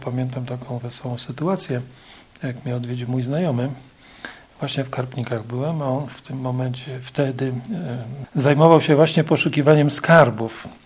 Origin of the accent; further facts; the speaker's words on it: Wałbrzych, Lower Silesian Voivodeship, Poland; Ja sam z dzieciństwa urodziłem się w Wałbrzychu, ja jeszcze pamiętam jako dziecka autochtonów